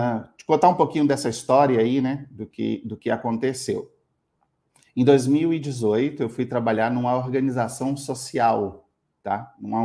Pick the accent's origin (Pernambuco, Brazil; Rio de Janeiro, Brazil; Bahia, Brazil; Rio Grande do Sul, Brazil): Bahia, Brazil; now in São Paulo, Brazil; Eu sou baiano, que mora em São Paulo aí há 13 anos. Estou com 45, né?